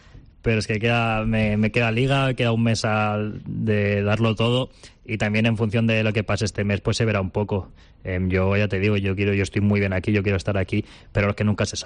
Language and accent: Spanish; Castelldefels, Catalonia, Spain; como la gente sabrá, soy de Castelldefels, que está aquí al lado.